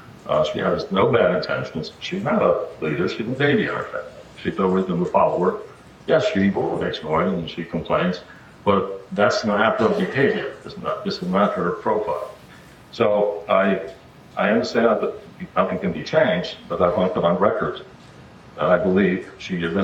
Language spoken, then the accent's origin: English; New York, United States; I would have to say my background, I grew up in the Bronx, at the public school system.